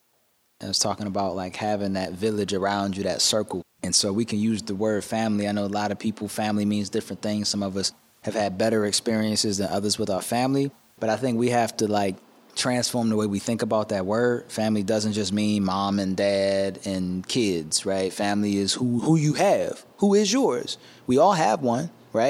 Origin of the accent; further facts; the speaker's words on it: Pikesville, Maryland, United States; I grew up in Baltimore County, so I'm from an area called Pikesville. It's like right outside of West Baltimore.